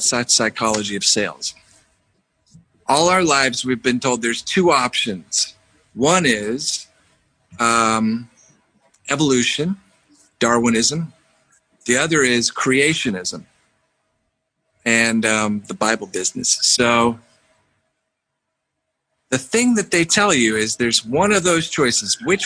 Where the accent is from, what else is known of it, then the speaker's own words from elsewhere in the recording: Texas, United States; also born or lived in Oklahoma City / Houston; I was born in Oklahoma City and raised in Texas. And Dallas and Houston.